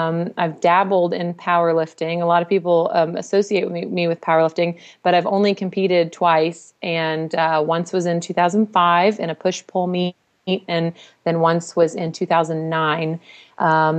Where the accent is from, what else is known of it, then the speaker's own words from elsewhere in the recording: Southern United States, United States; We say Galbraith, but I mean, I'm from the South